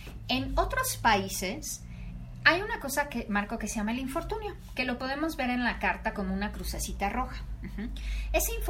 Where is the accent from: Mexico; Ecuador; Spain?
Mexico; como mexicanos decimos, ¿por qué estamos tan relajados tú?